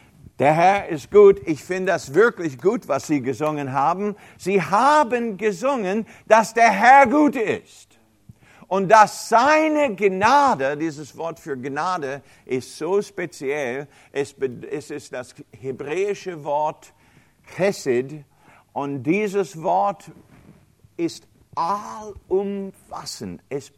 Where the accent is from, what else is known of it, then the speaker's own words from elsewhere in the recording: United States; German is a second language; Das weiß ich bin Amerikaner.